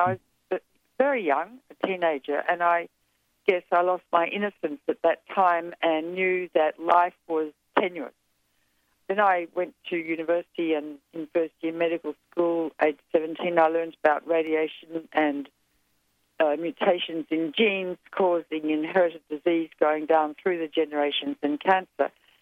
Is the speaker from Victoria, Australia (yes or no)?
yes; Melbourne, Victoria, Australia; Well, when I was a young girl, I grew up in Melbourne, Australia